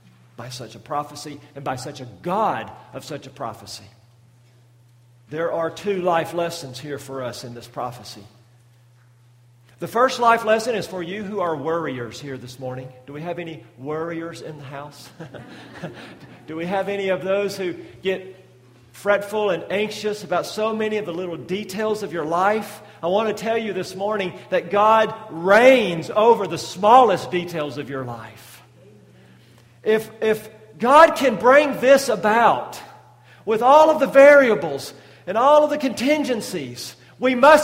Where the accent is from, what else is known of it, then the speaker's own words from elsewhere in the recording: Tennessee, United States; I'm from Tennessee. I ended up in Chattanooga after college in Cookeville, Tennessee.